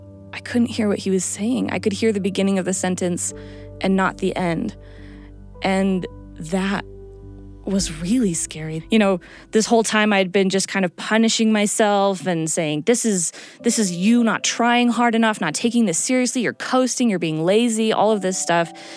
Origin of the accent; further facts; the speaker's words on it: Minnesota, United States; I am from Minnesota. I'm 29.